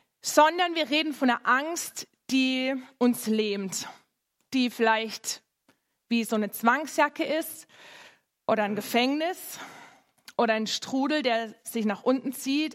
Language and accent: German; Baden-Württemberg, Germany; Ich bin in der Nähe vom Europapark aufgewachsen.